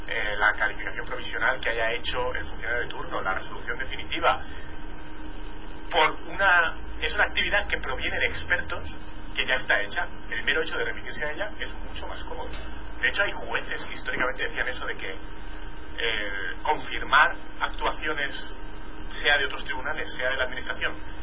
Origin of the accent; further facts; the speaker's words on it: Spain; Y yo en eso soy muy español. Entonces yo, mientras escuchaba el profesor Ibles, que me ha interesado muchísimo su reflexión, yo pensaba, como español que soy, vaya curre que hay ahí, ¿y para qué?